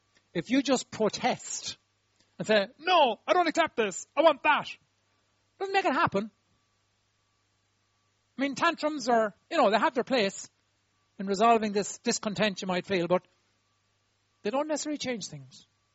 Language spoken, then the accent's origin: English; Ireland; We're Irish people. We're good at this. We love this moment when destiny changes.